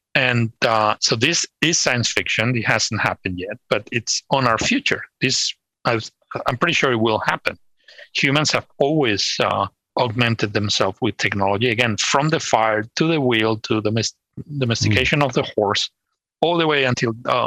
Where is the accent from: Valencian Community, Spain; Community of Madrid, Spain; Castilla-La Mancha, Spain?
Community of Madrid, Spain; Madrid; He could track down which neighborhood in Madrid I grew up in.